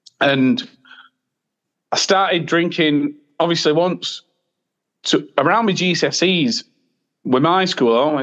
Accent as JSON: {"language": "English", "town": "Bolton", "region": "North West England", "country": "United Kingdom", "tie": "born or raised there", "said": "I'm from Bolton. I live in Bolton as well, Bolton born and bred."}